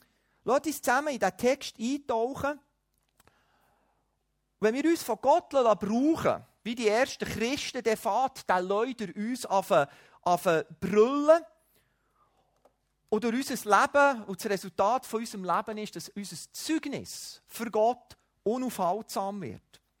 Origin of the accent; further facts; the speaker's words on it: Switzerland; Ich würde sagen, als Schweizer hat man früher gesagt, wir reden alles nur nicht über Geld, aber über den Glauben reden wir meistens auch nicht.